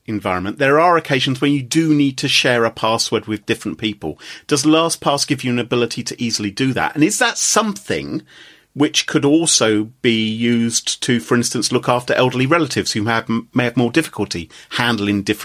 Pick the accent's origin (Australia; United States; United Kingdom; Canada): United Kingdom; England; I'm English.